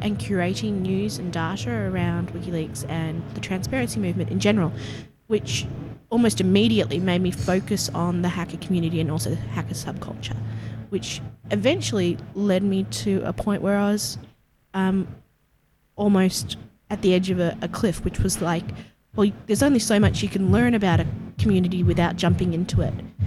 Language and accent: English; Melbourne, Victoria, Australia; I'm 33 years old. I'm from Melbourne, Australia.